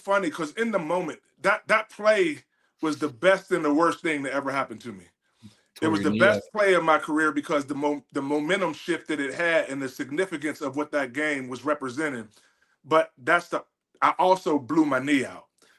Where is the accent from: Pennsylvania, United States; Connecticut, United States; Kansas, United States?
Pennsylvania, United States; West Mifflin; I was born. I was raised in West Mifflin, man.